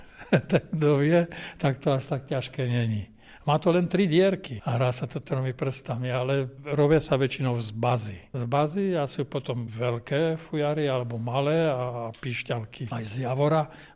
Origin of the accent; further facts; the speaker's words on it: Poltár, Banská Bystrica Region, Slovakia; Ja nie som z mesta, z Bratislavy, ale z Poltára, to je také malé okresné mestečko, ale predtým to bolo skôr taká ako po česky vesnica.